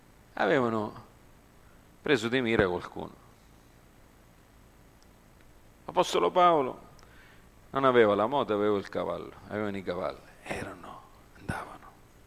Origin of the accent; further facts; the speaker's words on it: United States; io sono cresciuto in America, e sono cresciuto in piccola Italia, Little Italy.